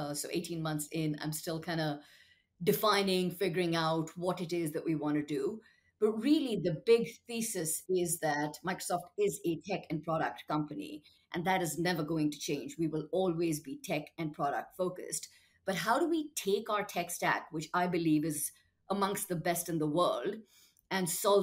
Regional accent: India; So I was born and raised in India. I was the daughter of an engineer.

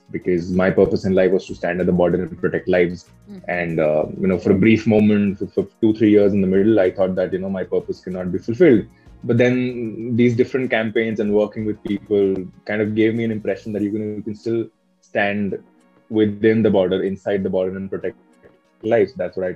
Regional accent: Ranchi, Jharkhand, India; now in Bangalore, India; I am presently based in Bangalore. I am from Ranchi, Dhoni's place.

